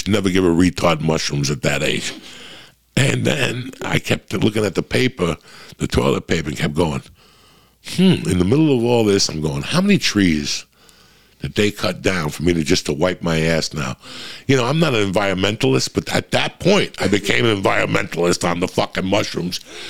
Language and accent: English; New Jersey, United States; I grew up in Jersey, guys.